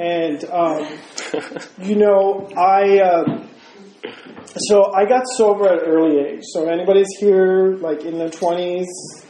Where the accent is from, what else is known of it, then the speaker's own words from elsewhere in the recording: Brooklyn, New York, United States; My parents live in Brooklyn. I grew up in Brooklyn, and they wouldn't send me back.